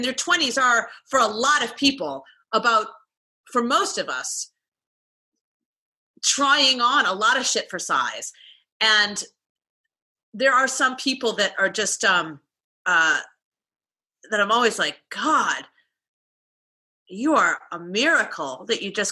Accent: Cleveland, Ohio, United States; I grew up in Ohio, like in Cleveland.

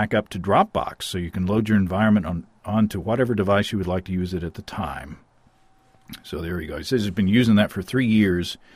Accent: United States; now in Canada; being an American living in Canada

